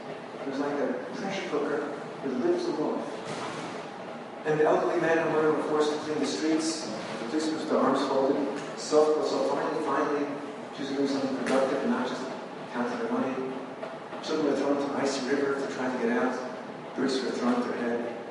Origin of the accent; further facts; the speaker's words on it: Austria; I was born in Austria, I was raised in Austria.